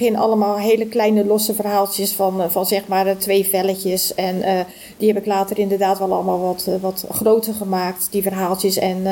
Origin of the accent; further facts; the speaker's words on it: Ridderkerk, South Holland, Netherlands; also born or lived in Rotterdam; Ik ben geboren in Rotterdam. Vanaf mijn 8e heb ik in Ridderkerk gewoond. Met veel plezier hoor. En in 1984... ben ik met mijn gezin naar Hendrik Ido Ambacht verhuisd. En daar heb ik ook met heel veel plezier gewoond tot 2012.